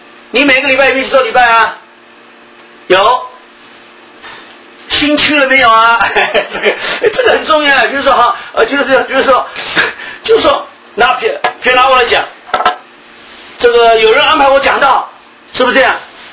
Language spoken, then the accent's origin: Chinese; Shanghai, China; 像我们上海人都是打肿脸充胖子的